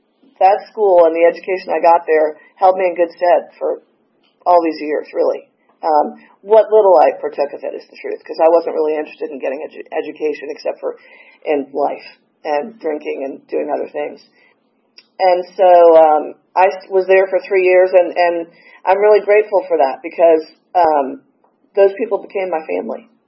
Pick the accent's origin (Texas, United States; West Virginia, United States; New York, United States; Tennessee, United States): New York, United States; New York City; So, and especially being a New Yorker, I had that arrogance, whatever. And, you know, growing up in New York, my sisters, my family would get traffic tickets, they'd throw them in the trash.